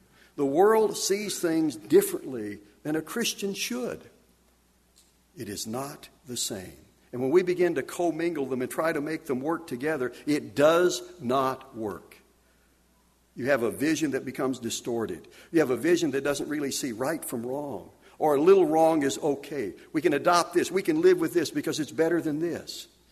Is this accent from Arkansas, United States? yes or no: yes; Arkansas, United States; You know, I grew up in Arkansas. I know you're surprised, but I did. And we had every year of elementary school, we had Arkansas history.